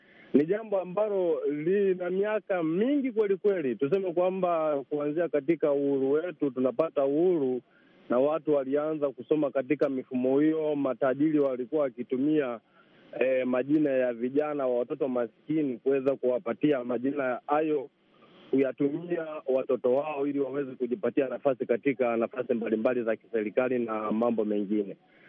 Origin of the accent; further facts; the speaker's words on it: Tanzania; natokea Tanzania.